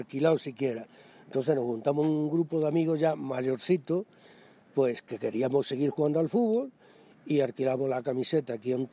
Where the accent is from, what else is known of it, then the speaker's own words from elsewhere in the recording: Andalusia, Spain; now in Madrid, Spain; yo soy un amante de mi tierra, Andalucía